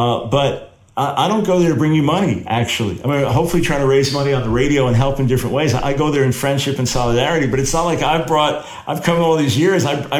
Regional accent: United States; now in Rotterdam, Netherlands; well, I'm in Rotterdam, Holland right now, but as an American, I'll say here in America

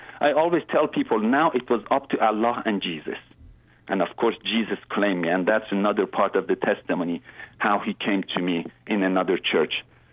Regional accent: Iran; I am from Iran. I'm a Muslim.

